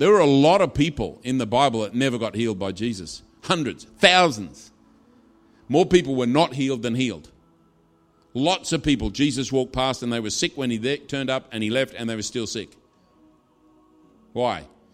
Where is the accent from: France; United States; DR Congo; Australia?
Australia; Because I grew up in Australia and we're exactly the same.